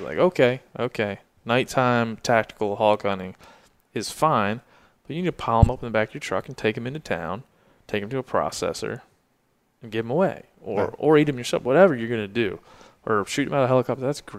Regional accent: Ireland; I'm Irish. We were too drunk to pull off that coordination.

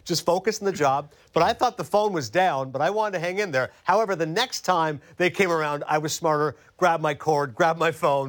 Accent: Toronto, Ontario, Canada; we know this growing up in Toronto

